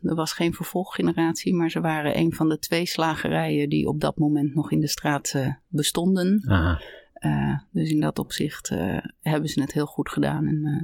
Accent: Scheveningen, South Holland, Netherlands; Ik kom van oorsprong van de kust. Scheveningen, het Haagse. Dat is waar ik opgegroeid ben. In een middenstandsgezin.

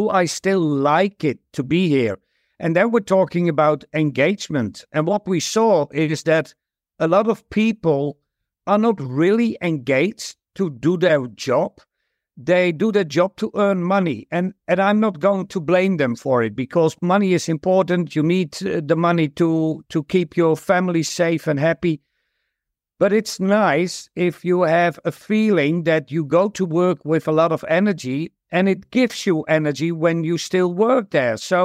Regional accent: Netherlands; English is a second language; I'm from the Netherlands

